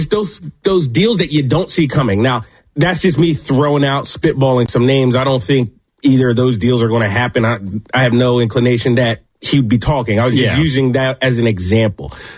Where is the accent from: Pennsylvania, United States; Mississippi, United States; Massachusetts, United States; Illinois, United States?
Pennsylvania, United States; Philadelphia; I'm used to this. I'm from Philadelphia. You can cut the humidity with a butter knife in Philly this time of year.